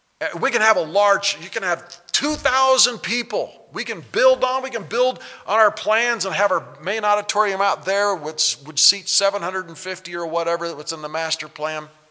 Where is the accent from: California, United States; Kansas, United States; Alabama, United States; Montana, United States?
Kansas, United States; I'm a Kansan. That's my home state.